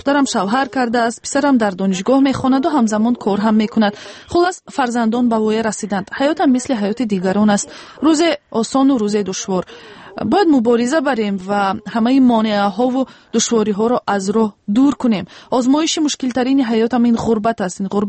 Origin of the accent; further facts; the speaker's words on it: Tajikistan; first language Tajik; هرچند زبان تاجیکی زبان مادری من هم هست